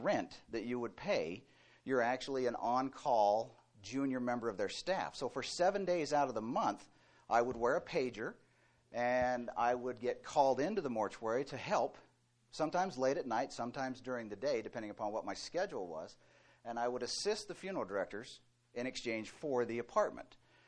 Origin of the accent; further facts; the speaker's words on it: Ogden, Utah, United States; Originally, I am from Ogden, Utah.